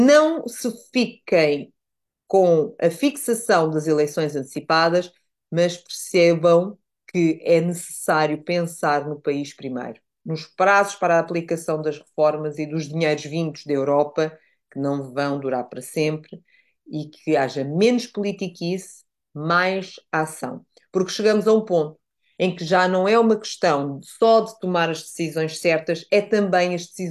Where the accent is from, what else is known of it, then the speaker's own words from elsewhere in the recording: Portugal; Somos nós, portugueses e, consequentemente, Portugal.